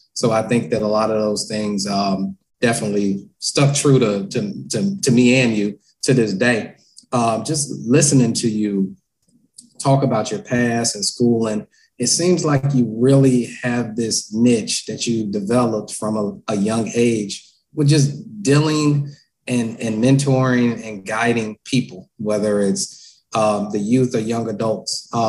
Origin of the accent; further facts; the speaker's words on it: Chicago, Illinois, United States; I remember living in Austin, and, you know, we ultimately moved to the south side when I was around 6 years old.